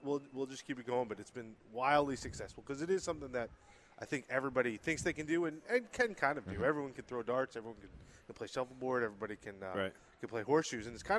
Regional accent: New York, United States; I'm from New York originally, so a breakfast sandwich is always good to have.

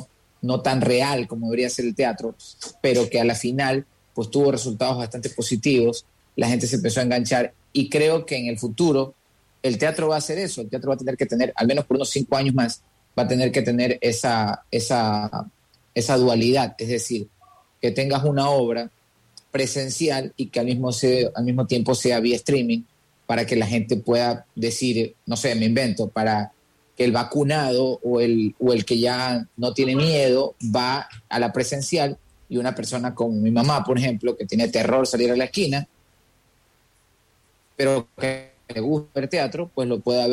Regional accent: Buena Fe, Los Ríos, Ecuador; also born or lived in Babahoyo; De hecho, nací en Babahoyo, pero me crié toda mi vida en Buena Fe. O sea, mi vida hecha en Buena Fe, por completo.

